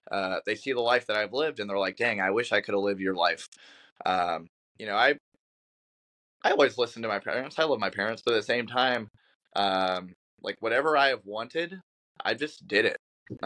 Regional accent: Las Vegas, Nevada, United States; I grew up in Las Vegas, Nevada, big school, 2,500 people.

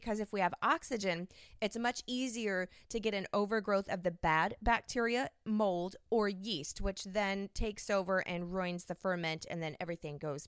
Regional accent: Washington, United States; Y'all from down in the South, where my family hails from, even though I'm from Washington State, which is why you'll catch that y'all coming into my dialect every now and then.

